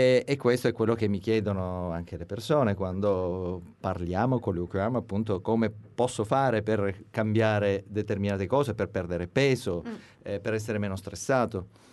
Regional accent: Palermo, Sicily, Italy; also born or lived in United Kingdom; mi sono formato a Palermo e quindi sono, anche se non sono strettamente nato a Palermo, ma sono cresciuto a Palermo, quindi Palermo è la mia città. E dopo la mia formazione medica e specialistica ho fatto esperienza soprattutto in Gran Bretagna.

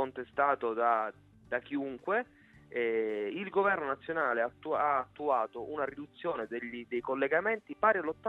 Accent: Sicily, Italy; Da siciliano, da sicilianista, concordo con te.

